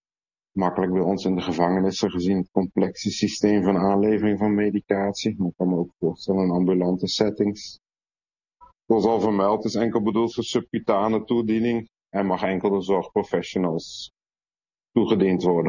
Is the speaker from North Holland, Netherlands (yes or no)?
no; Utrecht, Netherlands; now in Belgium; Ik ben blij als Utrechter nog eens terug in Nederland te spreken. Ik leef inmiddels 28 jaar in België, dus het is goed terug eens in Nederland te zijn.